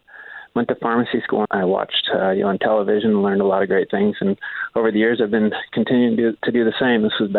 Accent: Florida, United States; now in Vermont, United States; Well, that's why I moved to Vermont. I grew up in Florida, but, you know, I needed to find my way to some mountains, and so it's fantastic.

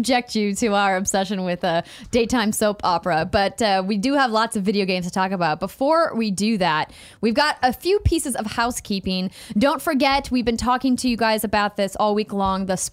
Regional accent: Fargo, North Dakota, United States; Fargo, North Dakota.

